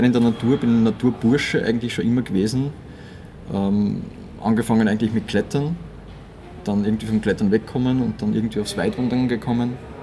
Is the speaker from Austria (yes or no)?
yes; Upper Austria, Austria; now in Vienna, Austria; Ich wohne in Wien, aber ich bin ursprünglich Oberösterreicher, also ich fühle mich nicht als Wiener. Ich werde wahrscheinlich auch irgendwann wieder mal zurück in die Heimat kehren, in die landschaftliche Idylle und nicht in die Großstadt.